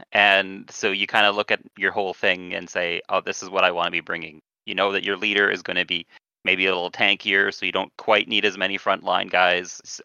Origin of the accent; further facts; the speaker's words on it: Edmonton, Alberta, Canada; As a fellow Edmontonian